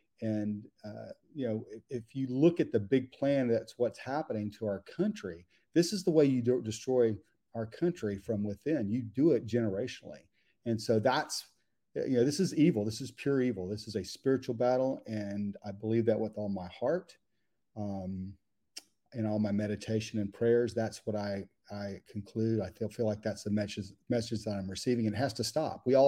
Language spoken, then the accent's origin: English; Texas, United States; We grew up together in Texas, and he went into the Marines.